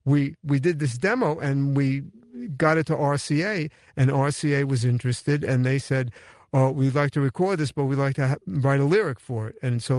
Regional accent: Brooklyn, New York, United States; born there; Yeah, I was born in Brooklyn.

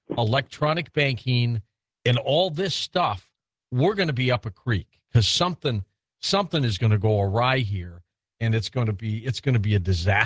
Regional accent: Detroit, Michigan, United States; growing up in the Detroit area, our neighbor across the street, instead of giving us candy, would always give us 2 pennies. And, you know, this is back in the 60s.

